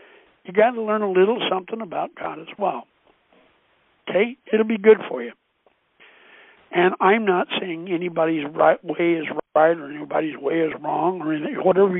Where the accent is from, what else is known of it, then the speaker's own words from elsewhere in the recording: United States; I want you to understand, I am an American, and what is good for America, I believe in, and I believe it should happen.